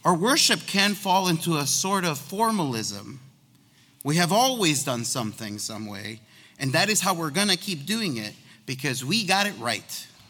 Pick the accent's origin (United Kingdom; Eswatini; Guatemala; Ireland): Guatemala; now in Chicago, United States; I grew up going to church. I was born in Guatemala, and that's where we went to church. And when we moved to Chicago, that is where we went to church, to a Guatemalan immigrant population church.